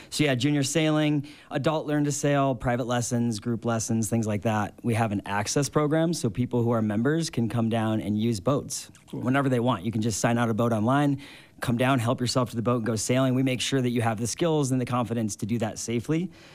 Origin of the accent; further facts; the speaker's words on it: Mentor, Ohio, United States; So I grew up in Ohio, Great Lakes, Cleveland area.